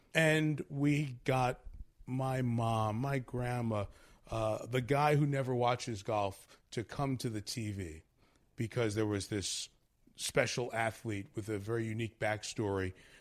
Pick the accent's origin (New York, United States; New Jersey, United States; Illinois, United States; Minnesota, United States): New York, United States; New York City; I grew up in New York City, so I didn't have the necessary exposure to college sports that I would gain as I went to college at Syracuse later on in my time.